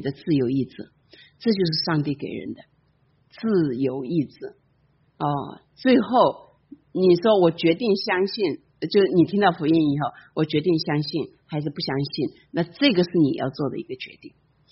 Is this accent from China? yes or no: yes; China; now in United States; 我们从中国来美国怎么来的？坐飞机